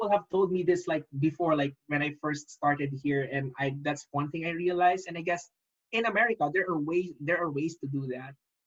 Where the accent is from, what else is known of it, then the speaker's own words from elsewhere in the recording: Philippines; now in Chicago, United States; me as a Filipino and living here in Chicago